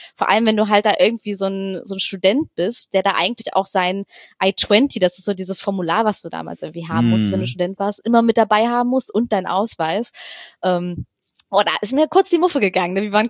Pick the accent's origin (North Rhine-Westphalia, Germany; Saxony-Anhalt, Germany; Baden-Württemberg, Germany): Saxony-Anhalt, Germany; Magdeburg; also born or lived in Berlin; ich komme aus Magdeburg, Berlin geboren, Magdeburg groß geworden, Magdeburg ist halt echt nicht groß so.